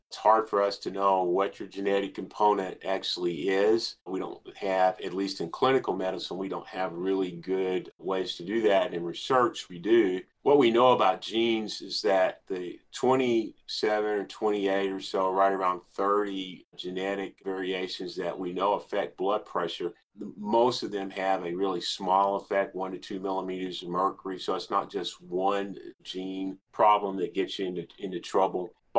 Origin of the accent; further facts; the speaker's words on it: Oklahoma, United States; So I grew up in Oklahoma, went to medical school there, graduated from Langston University, a historically Black college